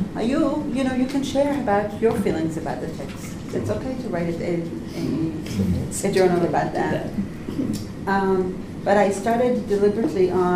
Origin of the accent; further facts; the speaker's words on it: Israel; growing up in Israel, it makes you very sarcastic